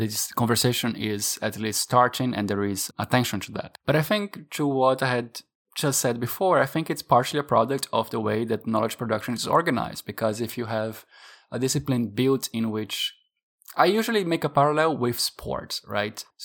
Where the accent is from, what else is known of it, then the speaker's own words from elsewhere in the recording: Brazil; I'm from Brazil